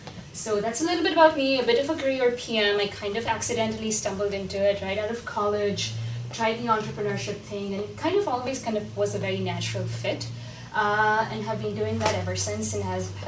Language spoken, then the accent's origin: English; Mumbai, Maharashtra, India; I am from Bombay, or now known as Mumbai in India. That's where I was born and brought up. So I went to Philadelphia to study computer science at Bryn Mawr College